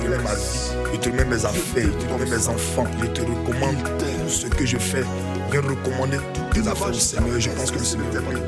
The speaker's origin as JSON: {"language": "French", "country": "Côte d’Ivoire", "said": "chez nous, en Côte d'Ivoire, dans le centre de la Côte d'Ivoire."}